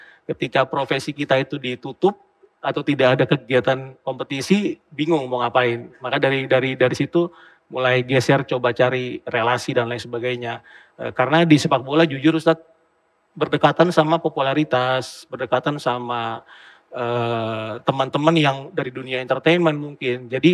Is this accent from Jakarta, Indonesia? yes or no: yes; Jakarta, Indonesia; born there; Lahir di Jakarta.